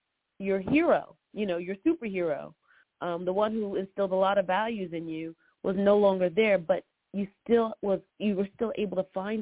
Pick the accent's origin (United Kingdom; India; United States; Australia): United States; Parsippany, New Jersey; also born or lived in East Orange; I grew up in Parsippany, New Jersey. I say this all the time. But I'm from East Orange.